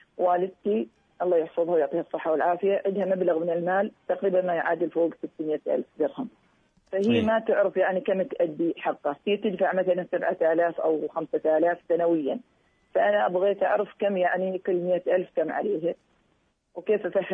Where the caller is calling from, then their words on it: Oman; الحين نحن عندنا في عمان حظر كلي من يوم العيد وين ثالث أيام العيد